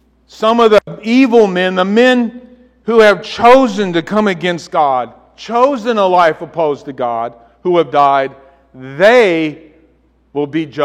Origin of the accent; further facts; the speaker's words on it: California, United States; Well, as you know, I came from California. Anyway, land of earthquakes.